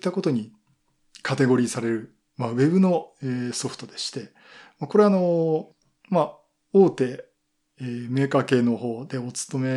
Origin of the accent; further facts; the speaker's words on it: Yokohama, Kanagawa, Japan; 今回地元横浜ということで私も登壇をさせていただきます。